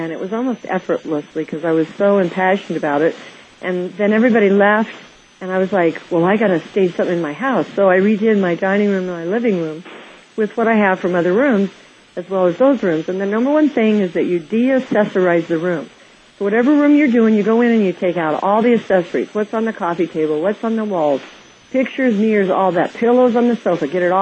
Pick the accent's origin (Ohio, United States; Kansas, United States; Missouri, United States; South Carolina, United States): Kansas, United States; as Grandpa taught me growing up in Kansas, to shoot for the star